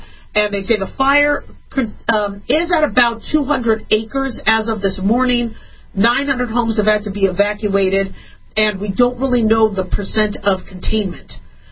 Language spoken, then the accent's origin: English; Phoenix, Arizona, United States; also born or lived in California; I was born. And then we couldn't afford to live in California, so we grew up in Phoenix, Arizona.